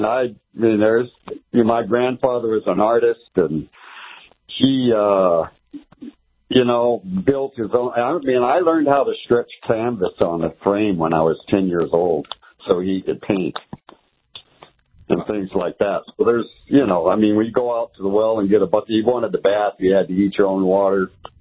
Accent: Mexico; And we're from Mexico, so I had to relate to all the stuff that's going on in our country right now.

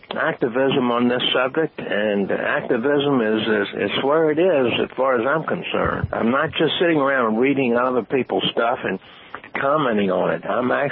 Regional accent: Fort Monroe, Virginia, United States; I ended up as a clerk typist in civil service for the Army in Fort Monroe, Virginia, my hometown area.

